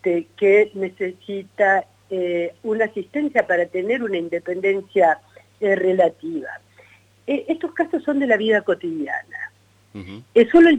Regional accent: Chacras de Coria, Mendoza, Argentina; También en Mendoza, en mi pueblo, Chacras de Coria

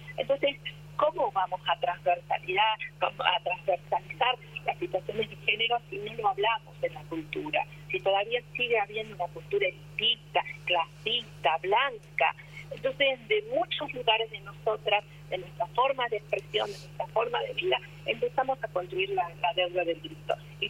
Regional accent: Salta, Argentina; yo vengo de la periferia, como muchas de nuestras compañeras venimos, soy de Salta, vengo a estos contextos por migración

